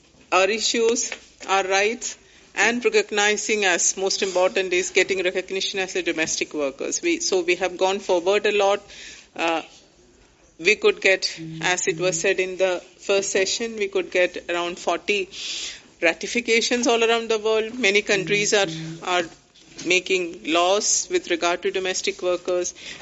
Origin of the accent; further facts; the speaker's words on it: India; I'm the executive member of committee member of ITWF representing Asia, and I'm from India